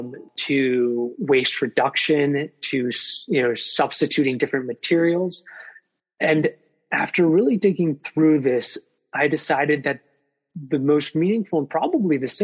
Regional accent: Vermont, United States; I come from Vermont, and I do think that that has something to play with how I ended up doing research and working in the world of sustainable healthcare.

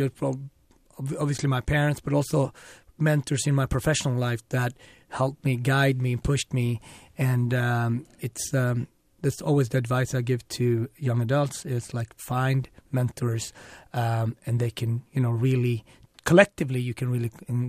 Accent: Sweden; English is a second language; also born or lived in Ethiopia; I was like any Swede. I was born in Ethiopia. And then I was adopted. Me and my sister, we had tuberculosis. And we were adopted to Sweden.

